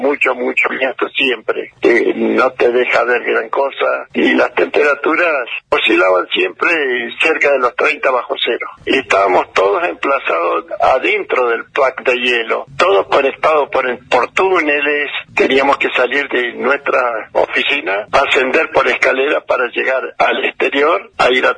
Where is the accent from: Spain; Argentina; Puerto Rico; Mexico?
Argentina; Esquel, Chubut; Yo soy nativo de Esquel